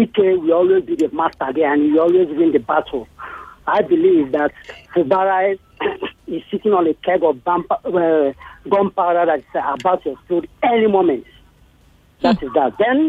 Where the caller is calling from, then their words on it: Abaranje, Lagos, Nigeria; I'm calling from Abaranje.